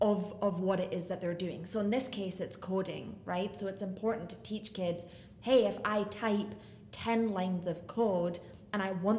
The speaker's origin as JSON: {"language": "English", "town": "Edinburgh", "region": "Scotland", "country": "United Kingdom", "moved": "as an adult", "lives_now": "Chicago, United States", "said": "So I'm from Edinburgh, Scotland. I moved to Chicago 10 years ago."}